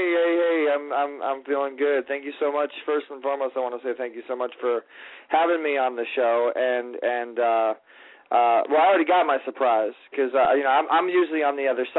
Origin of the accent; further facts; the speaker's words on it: California, United States; I work real hard, and I'm from Orange County, and yeah, I came to Hollywood to make some noise